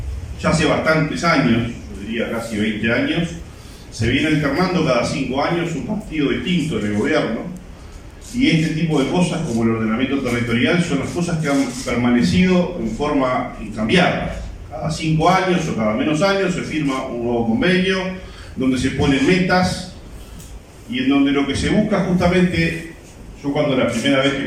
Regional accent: Uruguay; Estas son las cosas que nos hacen uruguayos. Por estas cosas somos uruguayos y no somos pertenecientes a otro país.

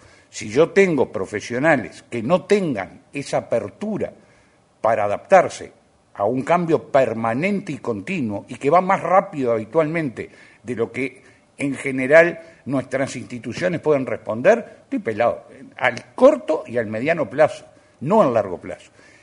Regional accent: Uruguay; yo me siento orgulloso como uruguayo

